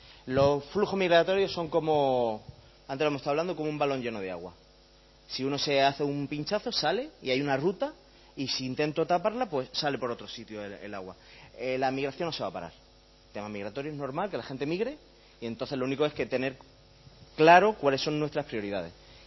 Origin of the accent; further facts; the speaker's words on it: Melilla, Spain; Yo soy de Melilla, he nacido, me he criado, conozco el tema